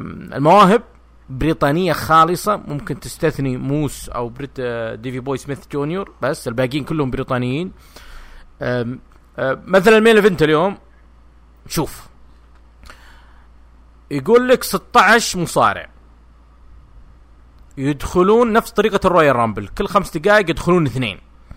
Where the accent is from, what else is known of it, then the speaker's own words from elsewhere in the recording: Saudi Arabia; السنة الهجرية الشمسية عندنا في السعودية تبدأ بسبتمبر